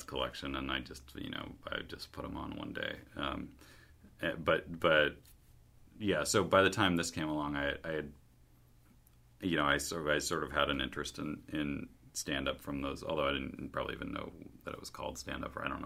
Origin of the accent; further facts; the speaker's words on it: Massachusetts, United States; I grew up in New England, not near Boston, like, on the other end, of, like, on the western side of Massachusetts.